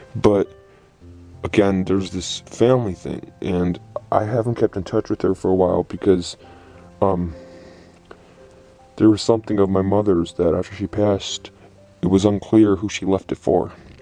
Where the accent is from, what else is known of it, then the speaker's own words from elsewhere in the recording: New Mexico, United States; I am a lawyer from New Mexico.